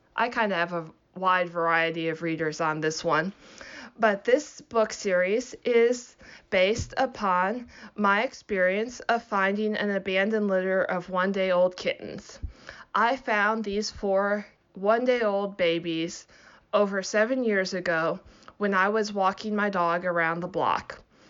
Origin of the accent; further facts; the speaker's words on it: Plano, Texas, United States; I grew up in Plano, Texas.